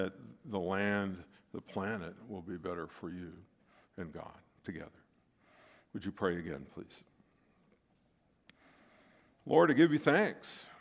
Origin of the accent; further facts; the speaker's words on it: Missouri, United States; And I grew up in St. Louis County. You probably heard about all the stuff in Ferguson and all that. So, but I grew up in a neighborhood.